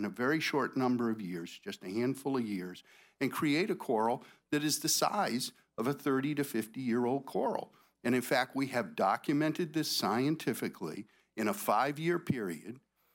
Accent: Key West, Florida, United States; I think some of you know I was born in Florida, a local boy, grew up first few years down in Key West.

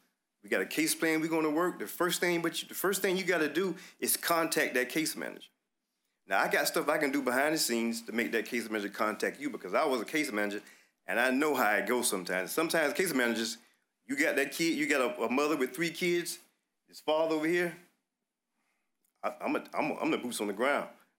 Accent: Tallahassee, Florida, United States; I'm a proud graduate of Florida A&M University. I'm from Tallahassee.

